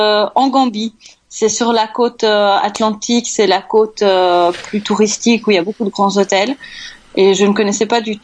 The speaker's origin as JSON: {"language": "French", "country": "Belgium", "said": "Quand en tant que Belge, on ne doit pas payer de visa"}